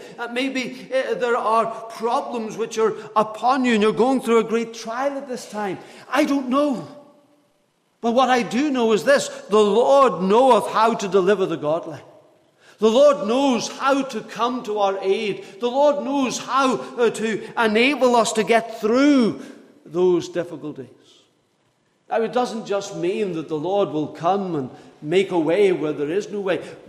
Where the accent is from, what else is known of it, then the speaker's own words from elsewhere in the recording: Liverpool, North West England, United Kingdom; And I never made them any of the wiser that I was from Liverpool. And I just went away with it. So I have a strange accent.